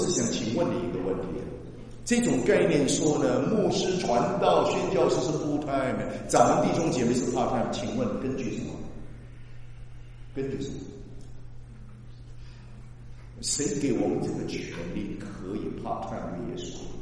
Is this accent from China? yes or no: no; Malaysia; moved away as an adult; 我从马来西亚，我生在马来西亚，长在马来西亚，我18岁就离开了马来西亚，一直到现在没回去，啊，所以我在外面漂流了50年，啊，将近50年。但是我知道我的祖国是中国，我知道我的祖籍福建省宁津。